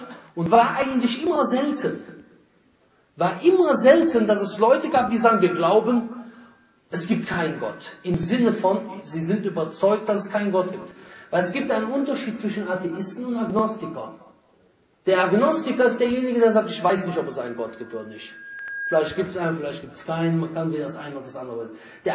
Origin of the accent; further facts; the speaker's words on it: Rhineland, Germany; accent: Rhineland; Naja, aber mein Akzent, den kann man nie verstecken. Den hört man sogar, wenn ich Arabisch und Englisch rede. Da hört man sogar raus, dass ich aus dem Rheinland komme.